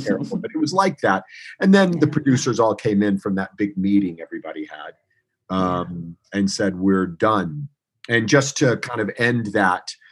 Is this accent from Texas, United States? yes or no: yes; Texas, United States; now in Los Angeles, United States; I am, I'm in Los Angeles where it's, you know, sunny and gorgeous. And I'm from Texas where, you know, my entire family is without power and water right now.